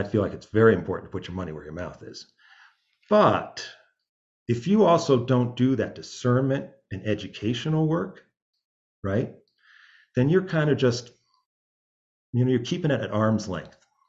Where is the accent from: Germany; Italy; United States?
United States; I hope I'm not being culturally appropriating by being a white person saying this is our music, but as an American, right, this is it.